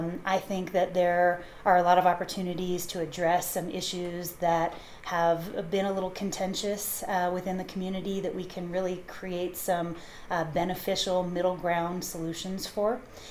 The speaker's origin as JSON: {"language": "English", "region": "Colorado", "country": "United States", "tie": "born or raised there", "said": "I grew up in Colorado, and as a child, my family and I used to come to Lake City, and my husband and I moved here about 5 years ago."}